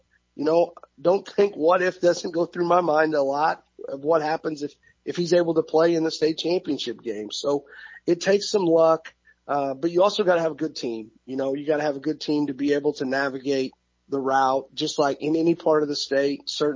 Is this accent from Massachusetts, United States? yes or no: no; McLeansboro, Illinois, United States; Well, I grew up in McLeansboro.